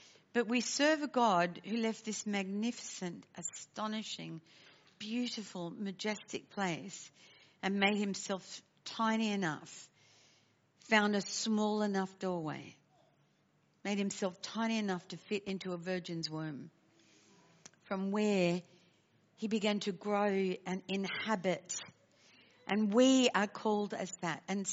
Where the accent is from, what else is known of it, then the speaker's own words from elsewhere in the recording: Australia; I come from Australia, as you can tell, and I'm back there again now.